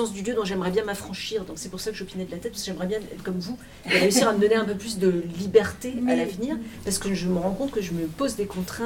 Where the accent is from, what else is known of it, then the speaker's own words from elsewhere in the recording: Rennes, Brittany, France; now in Gatineau, Canada; Alors je viens de Rennes, et notre rivière là-bas s'appelle la Vilaine.